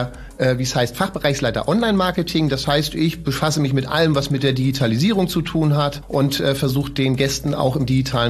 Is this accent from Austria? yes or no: no; Schleswig-Holstein, Germany; zu Hause ist es am schönsten. Hier wurde ja 2013 die Lübecker Bucht, die Tourismusagentur Lübecker Bucht gegründet und das war für mich natürlich willkommen, meine Heimatregion einfach aktiv mitzugestalten.